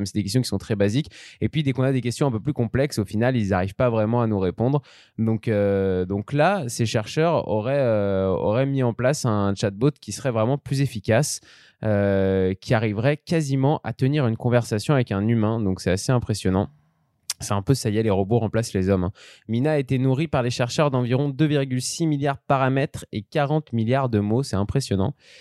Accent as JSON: {"language": "French", "region": "Auvergne-Rhône-Alpes", "country": "France", "said": "En tant que savoyard, on est plutôt content."}